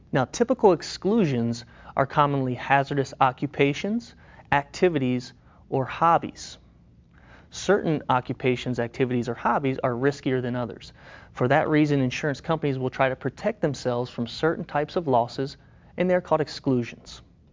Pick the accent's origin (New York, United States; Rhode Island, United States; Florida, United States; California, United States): Florida, United States; Jacksonville; from Jacksonville, Florida.